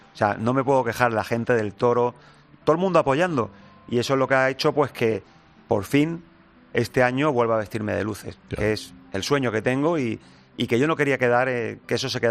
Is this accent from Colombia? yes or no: no; Spain; Esto es España. Nosotros somos españoles. Esta es nuestra cultura.